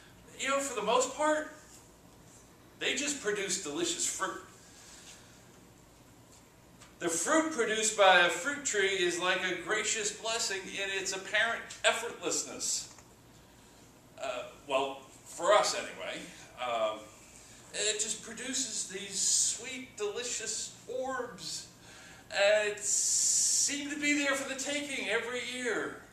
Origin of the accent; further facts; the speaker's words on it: Long Island, New York, United States; although I was growing up on Long Island, several of our neighbors had random apple and pear trees.